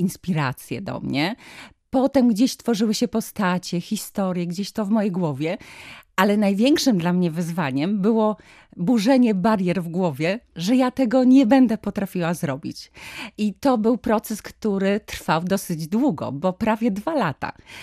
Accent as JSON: {"language": "Polish", "town": "Malbork", "region": "Pomeranian Voivodeship", "country": "Poland", "tie": "born or raised there", "said": "zwłaszcza z początku XX wieku Malborka, miasta, w którym spędziłam dzieciństwo i młodość."}